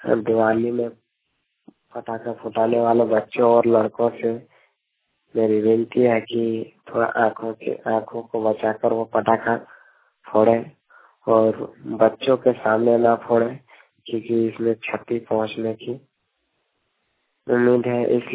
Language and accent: Hindi; Jharkhand, India; बग्यारी post एंटोना कसमा जिला बोकारो झारखंड का रहने वाला हूँ।